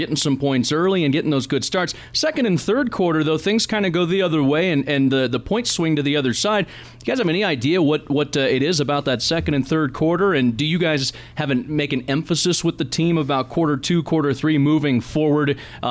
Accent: Denver, Colorado, United States; Growing up in Denver watching the Broncos

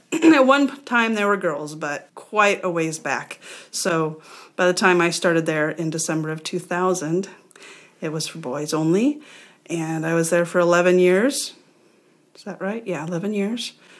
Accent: Grand Island, Nebraska, United States; also born or lived in Aurora; Well, I was born in Aurora. I grew up in Grand Island, and then we moved back to Aurora for my high school years.

